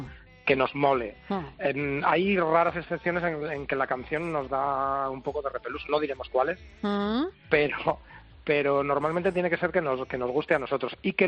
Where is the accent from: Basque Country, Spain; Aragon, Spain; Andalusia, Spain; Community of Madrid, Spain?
Aragon, Spain; Calatayud; Yo vivo en Calatayud, en la provincia de Zaragoza, y he nacido aquí, vivo desde siempre aquí